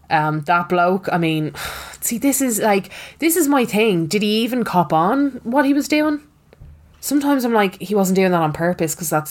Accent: County Cavan, Ireland; And I'm from Cavan.

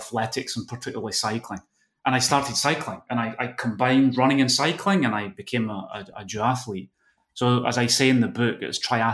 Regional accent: Scotland, United Kingdom; accent: Scottish; also born or lived in Basque Country; now in Spain; I've been living in Spain, Rupi, for over almost actually 20 years. And so I've lost all my Scottish accent, as you can hear, right?

